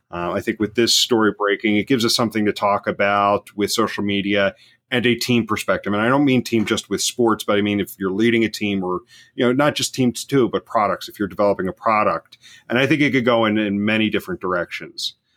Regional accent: Philadelphia, Pennsylvania, United States; the GM of the Philadelphia 76ers, Philadelphia being my hometown, operated five different burner Twitter accounts.

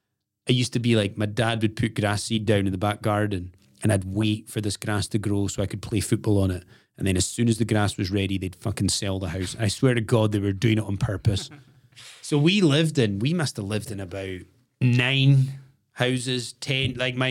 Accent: Scotland, United Kingdom; growing up in the Highlands

